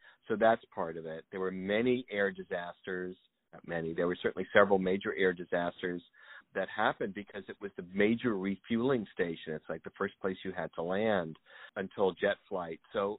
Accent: New York City, New York, United States; And again, I'm a New Yorker. We're not a tiny island of Gander, but we're New York, Manhattan, New York City

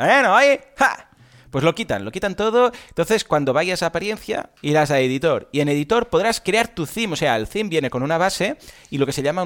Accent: Catalonia, Spain; Y somos catalanes, un poco ratas, ¿no?

